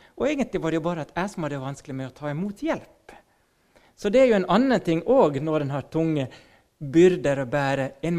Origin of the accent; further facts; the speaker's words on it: Finland; Jag är ju finsk och vi har ju det i ryggmargen att vi ska klara oss själv